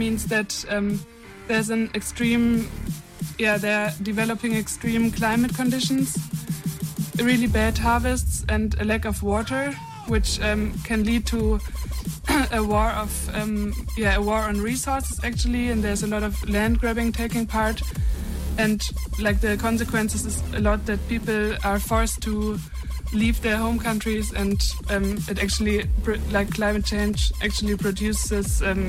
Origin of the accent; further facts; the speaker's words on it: Germany; we are two activists from Germany